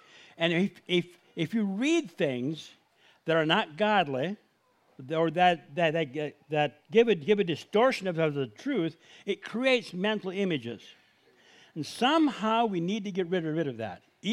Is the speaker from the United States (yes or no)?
no; Honduras; We lived in Honduras. I grew up in Honduras, and it was a very formative time of my life.